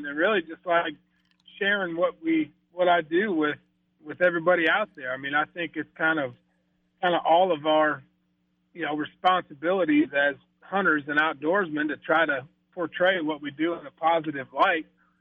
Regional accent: Illinois, United States; But my grandfather had a couple duck clubs growing up on the Illinois River, and my uncle actually managed a couple refuges in Illinois.

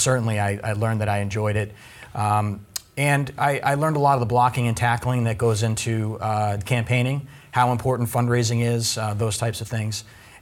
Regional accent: Weymouth, Massachusetts, United States; also born or lived in Carver, United States; I am from Massachusetts originally. I grew up on the South Shore. I grew up in Weymouth and Carver.

